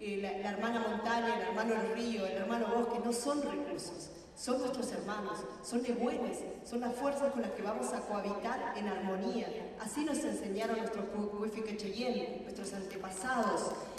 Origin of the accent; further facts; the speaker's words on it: Patagonia, Argentina; Vengo de la Patagonia Sur, de lo que hoy es Argentina, soy Mapuche, pertenezco a la organización Frente de Lucha Mapuche Campesino.